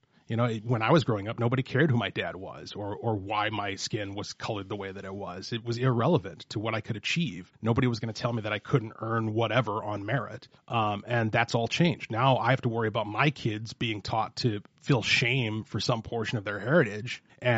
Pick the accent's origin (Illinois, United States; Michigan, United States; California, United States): Michigan, United States; Detroit; born there; now in Minnesota; how it is that we came to live in Minnesota, because I was born in Detroit, and that's where he grew up.